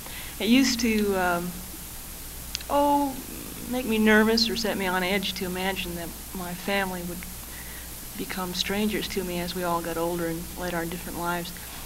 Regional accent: Phoenix, Arizona, United States; but then this half the neighborhood I grew up with in Phoenix showed up

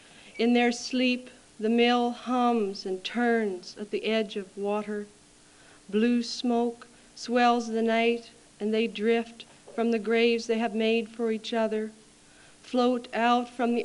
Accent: Port Angeles, Washington, United States; born there; moved away; When I came here in 1977, I was coming from Port Angeles, Washington, which is where I was born.

